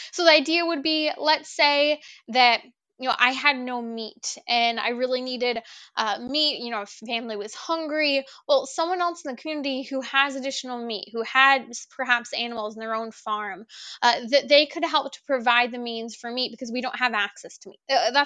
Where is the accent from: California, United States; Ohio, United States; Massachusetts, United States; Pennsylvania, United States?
California, United States; my husband's from the Midwest and I'm from California